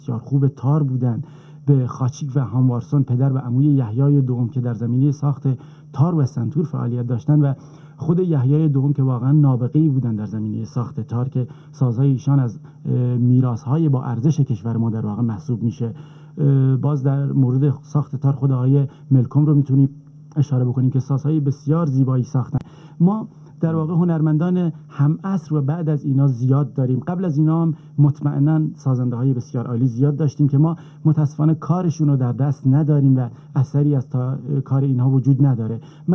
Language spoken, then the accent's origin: Persian; Kermanshah, Iran; من در شهر خودمون کرمانشاه تنبورایی دیدم که واقعا بیش از 250 سال قدمت دارن